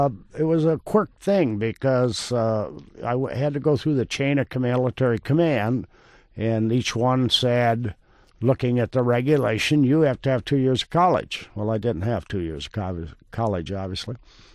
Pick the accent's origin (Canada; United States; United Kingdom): United States; Pontiac, Michigan; Well, I grew up in Pontiac, Michigan, of course, and graduated from high school there.